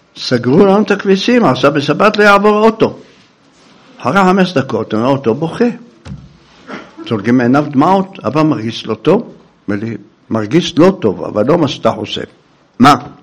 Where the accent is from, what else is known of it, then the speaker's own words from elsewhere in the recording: Jerusalem, Jerusalem District, Israel; born there; כל שבת יש לנו צרות פה בגאולה, עוברים מכוניות. ואיזה היו עוברים מכוניות? אני גר שם, אני נולדתי שם.